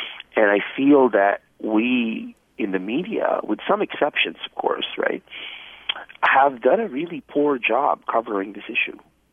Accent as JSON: {"language": "English", "region": "California", "country": "United States", "tie": "born or raised there", "said": "That was a surprise to me because I grew up in California."}